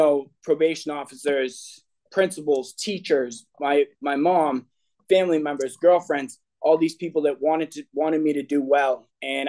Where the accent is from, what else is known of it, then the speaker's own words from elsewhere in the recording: Boston, Massachusetts, United States; So as you can probably hear, this isn't a Virginia accent. I grew up in Boston, and I had a pretty good childhood.